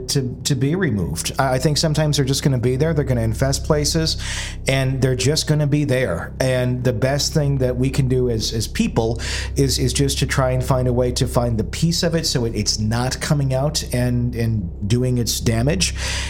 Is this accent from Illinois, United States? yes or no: no; Fond du Lac, Wisconsin, United States; 414 was my area code growing up, and then they separated out to 920 and 414.